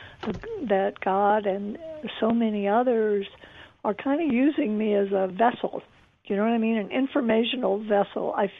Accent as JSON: {"language": "English", "region": "Arizona", "country": "United States", "said": "It was five different, you know, I'm from Arizona, so five different deceased Arizona politicians"}